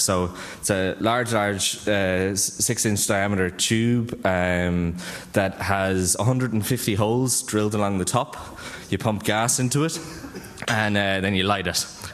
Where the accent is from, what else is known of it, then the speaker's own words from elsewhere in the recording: Ireland; I come from Ireland, from Hackerspace in Dublin, TOG